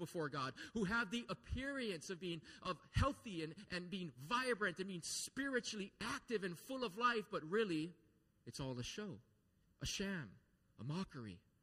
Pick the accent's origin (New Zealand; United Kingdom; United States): United States; Lanai, Hawaii; I grew up on Lanai in Maui, and I encountered many fruit trees growing up.